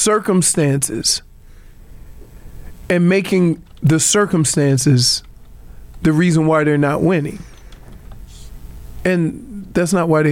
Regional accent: Louisiana, United States; also born or lived in Michigan; Dude, I'm from Louisiana.

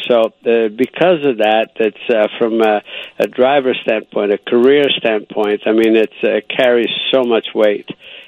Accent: Italy; English is a second language; now in United States; I was born and raised in Italy. That's when I fell in love with the sport.

